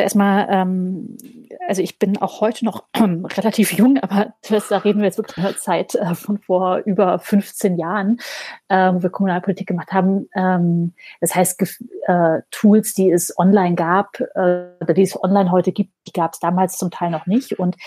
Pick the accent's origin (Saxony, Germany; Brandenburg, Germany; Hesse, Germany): Hesse, Germany; born there; kommen wir gebürtig beide aus dem Main-Taunus-Kreis. Das ist so eine Region vor Frankfurt am Main.